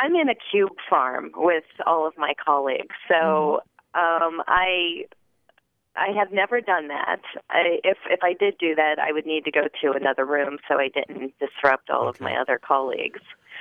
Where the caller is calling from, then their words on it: Bethesda, Maryland, United States; Bethesda, Maryland.